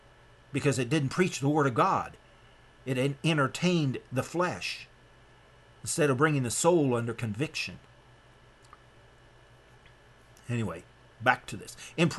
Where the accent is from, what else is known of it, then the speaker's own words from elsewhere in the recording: Nebraska, United States; Now I'm from Nebraska, and you may not understand a Cobb house.